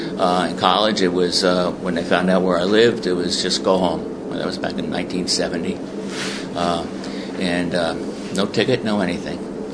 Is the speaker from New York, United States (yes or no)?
yes; Staten Island, New York, United States; I'm the youngest of six in my family, born and raised on Staten Island, and had a happy childhood, lived on a little dirt road in Huguenot, went to PS5